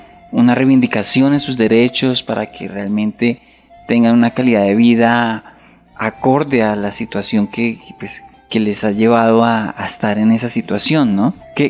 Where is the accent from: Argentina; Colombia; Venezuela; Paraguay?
Colombia